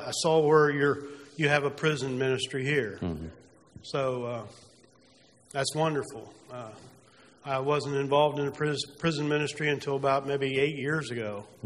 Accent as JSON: {"language": "English", "region": "Pennsylvania", "country": "United States", "said": "We're from Pennsylvania, and your pastor looks like the chaplain at a jail."}